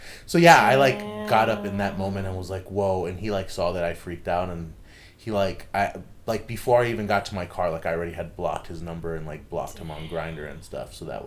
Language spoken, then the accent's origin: English; United States; Y'all, I am Mexican American.